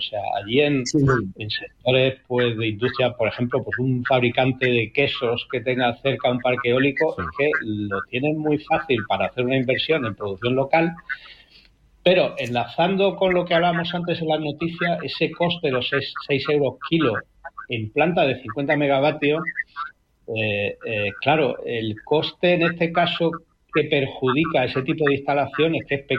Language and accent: Spanish; Andalusia, Spain; now in Madrid, Spain; yo que soy andaluz, residente en Madrid